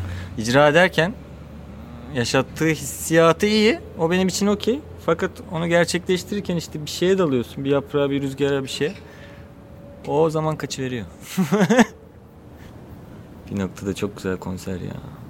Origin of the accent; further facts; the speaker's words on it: Çatalca, Istanbul, Turkey; Çünkü zamanında beni örseleyen arkadaşlarım Çatalcalıyım diye.